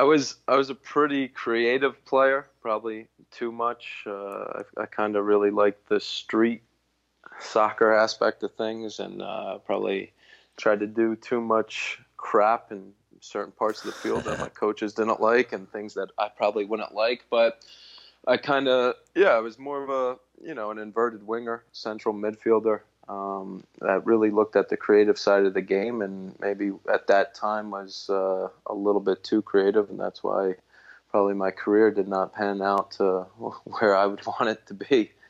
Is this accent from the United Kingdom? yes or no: no; Cherry Hill, New Jersey, United States; also born or lived in Medford, United States; Yeah, I grew up about 30 minutes outside Philadelphia in South Jersey. Originally grew up in the town Cherry Hill, and then my family located a few towns over to Medford, New Jersey.